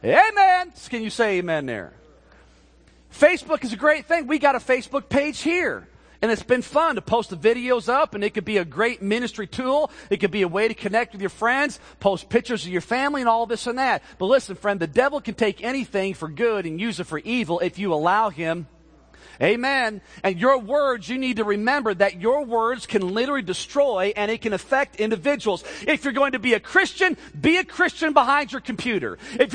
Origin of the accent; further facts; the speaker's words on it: Chicago, Illinois, United States; Growing up in Chicago, I read about the Chicago fire